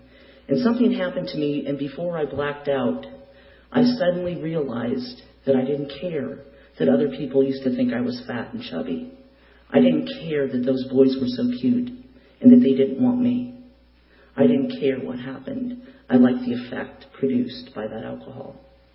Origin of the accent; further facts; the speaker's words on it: Seattle, Washington, United States; And I was raised in Seattle, Washington.